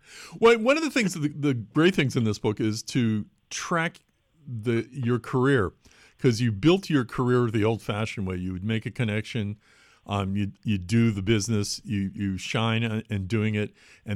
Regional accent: Watertown, Massachusetts, United States; I grew up in Watertown, so I used to hang around there all the time.

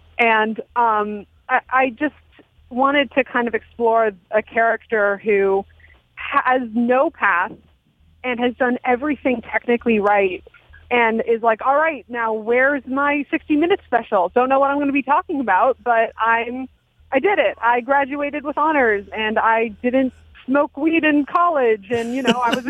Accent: Los Angeles, California, United States; I'm an Angeleno. I grew up in Los Angeles

